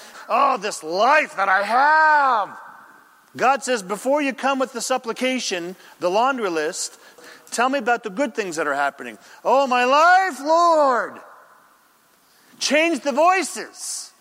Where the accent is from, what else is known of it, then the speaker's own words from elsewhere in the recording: Anderson, California, United States; I was raised in Anderson, California, and we would drive past pasture after pasture after pasture.